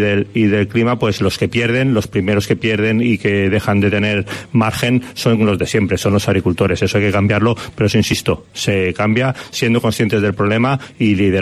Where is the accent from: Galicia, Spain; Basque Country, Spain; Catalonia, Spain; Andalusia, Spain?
Andalusia, Spain; Dalías; Mi pueblo, Dalías.